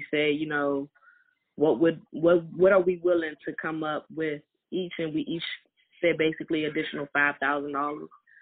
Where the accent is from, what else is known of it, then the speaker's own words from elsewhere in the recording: Jamaica; And I'm the Jamaican of the group.